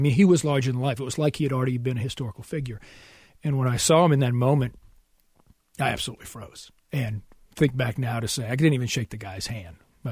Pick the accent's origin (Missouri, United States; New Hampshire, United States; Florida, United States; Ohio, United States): New Hampshire, United States; which is kind of what my home state of New Hampshire was like, I thought, growing up.